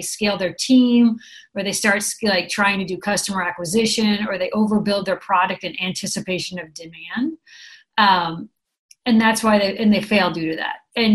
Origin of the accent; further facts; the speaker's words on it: San Francisco, California, United States; So originally I'm from San Francisco. This is not a Dutch accent.